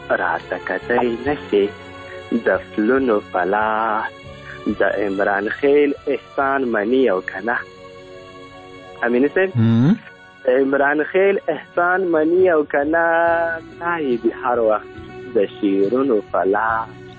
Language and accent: Pashto; Ghazni, Afghanistan; now in Helmand, Afghanistan; مونږ د هلمند نه یو، مونږ د غزنی یو، او دلته هلمند ته راغلي یو، یو څو کوره یو.